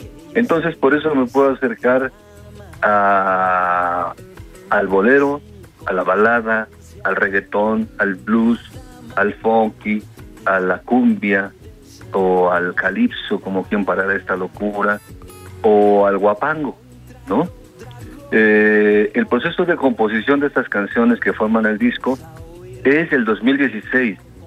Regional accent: Mexico City, Mexico; born there; porque nací en la Ciudad de México y todas las tradiciones se juntan aquí, y las vanguardias también.

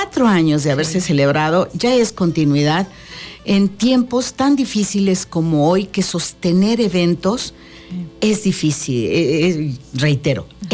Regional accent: Mexico City, Mexico; Soy de la Ciudad de México, pero yo soy bien beligerante y de hueso colorado.

